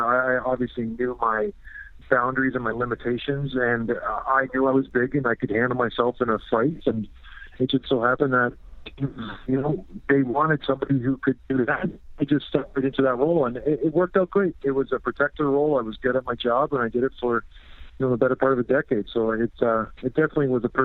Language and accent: English; St. Catharines, Ontario, Canada; also born or lived in Edmonton / Toronto; I was raised in St. Catharines. I moved out east when I was around 5. Due to work, my dad got a job out east, and we kind of just made our way to the Toronto area.